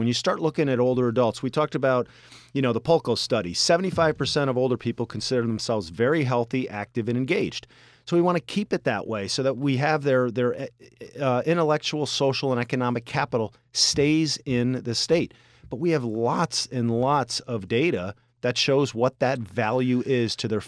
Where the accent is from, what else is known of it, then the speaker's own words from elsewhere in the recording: Delmar, New York, United States; And if you're from Albany, okay, I'm from Delmar. So we know Colony, we know Delmar, we know Gilderland, right?